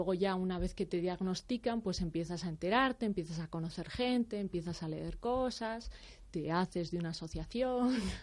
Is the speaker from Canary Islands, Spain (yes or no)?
no; Bilbao, Basque Country, Spain; moved away as an adult; now in Madrid, Spain; Yo ya estaba en una asociación, soy de Bilbao y estaba en una asociación en Bilbao. Luego vine a trabajar a Madrid